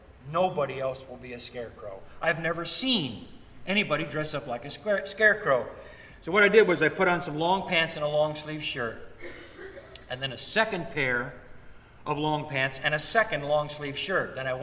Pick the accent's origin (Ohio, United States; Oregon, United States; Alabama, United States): Ohio, United States; also born or lived in Florida; though I was born in Florida, I did half of my growing up in Ohio.